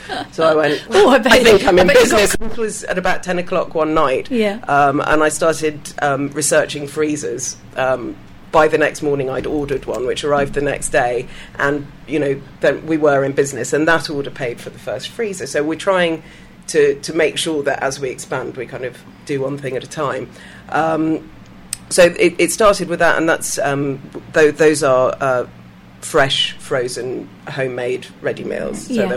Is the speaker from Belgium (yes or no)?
yes; Belgium; I think growing up in Belgium as well, I went to the European school, so it had 10 different language sections.